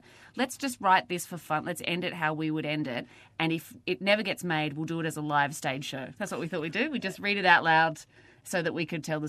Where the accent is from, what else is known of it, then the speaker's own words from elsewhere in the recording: Victoria, Australia; because I'm from the mainland, I'm from Victoria